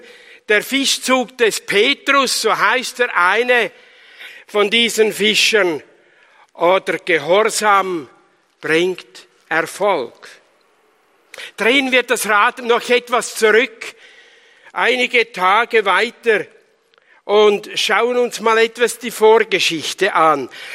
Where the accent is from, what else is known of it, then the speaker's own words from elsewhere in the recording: Dinhard, Zurich, Switzerland; Ich komme aus der Nähe von Winterthur, aus Dienhard bei Seuzach. Bin eigentlich dort in der FEG in Seuzach.